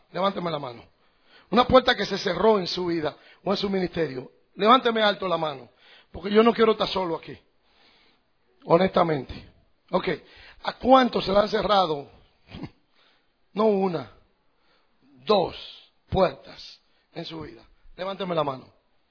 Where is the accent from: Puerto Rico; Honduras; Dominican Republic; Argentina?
Dominican Republic; O sea, yo soy dominicano y soy americano. Y yo ando siempre con mis 2 pasaportes.